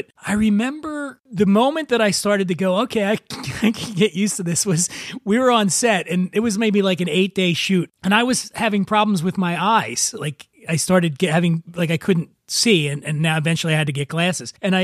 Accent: Philadelphia, Pennsylvania, United States; I grew up poor in Philadelphia, right?

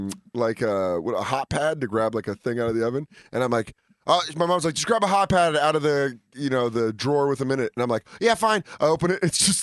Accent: Florida, United States; I'm from Florida.

